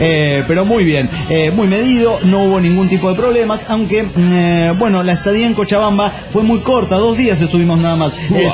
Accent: Hermosillo, Sonora, Mexico; now in Barcelona, Spain; de Hermosillo, histórico, que ahora estoy en Barcelona, como saben.

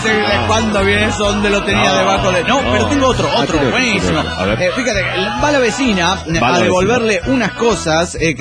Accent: Juchitán, Oaxaca, Mexico; yo soy de Juchitán y no de Catepec, donde me han ubicado varias veces.

